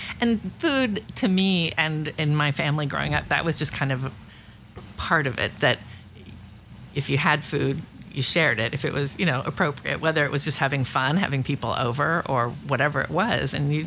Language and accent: English; Menlo Park, California, United States; I grew up in Menlo Park, California, which is now known as home of Meta and Facebook.